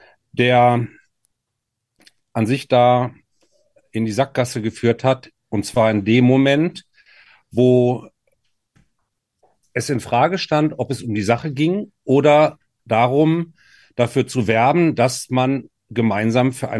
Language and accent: German; Gütersloh, North Rhine-Westphalia, Germany; Ich bin in Ostwestfalen geboren und bin zum Studieren nach Marburg gekommen. Evangelische Theologie war das Thema. Ich hatte eine politische Theologie auf der Agenda und auch einen guten Freund in meiner Heimatstadt Gütersloh.